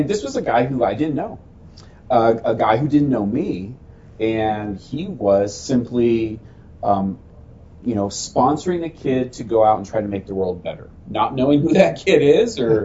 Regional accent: Lincoln, Nebraska, United States; So like we talked about already, I was born and raised in Lincoln.

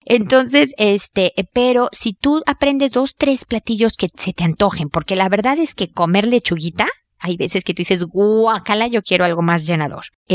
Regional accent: Mexico; soy mexicana

